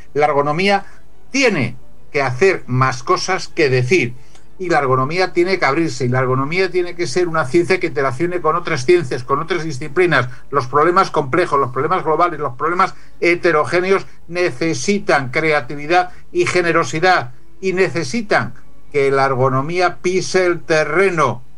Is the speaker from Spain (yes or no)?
yes; Spain; y está mal que yo lo diga como español